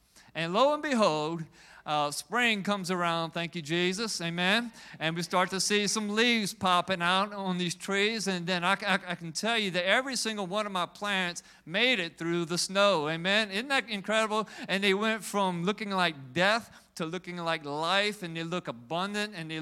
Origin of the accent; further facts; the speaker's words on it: Louisiana, United States; We're from South Louisiana.